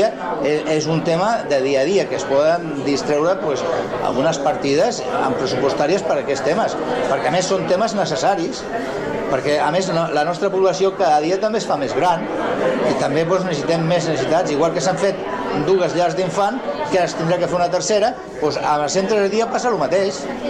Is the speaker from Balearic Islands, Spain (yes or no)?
no; Sitges, Catalonia, Spain; que no som ni de dretes ni som d'esquerres, som de Sitges